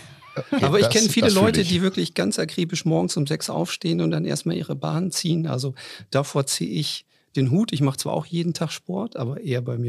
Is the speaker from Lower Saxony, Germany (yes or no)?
yes; Lower Saxony, Germany; ich komme ja aus dem Emsland, aber man nimmt dann auch den Eifsee, wenn man hier wohnt.